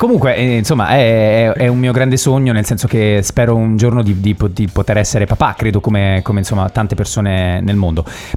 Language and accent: Italian; Trani, Apulia, Italy; Insomma, sono nato lì in Puglia, in questa città meravigliosa che si chiama Trani